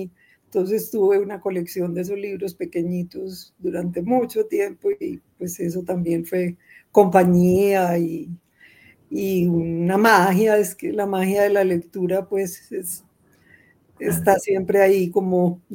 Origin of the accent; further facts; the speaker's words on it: Medellín, Antioquia, Colombia; also born or lived in Cúcuta; yo nací en Cúcuta, pero cuando tenía un año nos vinimos a vivir a Medellín. Sin embargo, pues mi padre era italiano, él llegó aquí a Colombia a los 16 años, solo, sin familia, tenía unos tíos en Cúcuta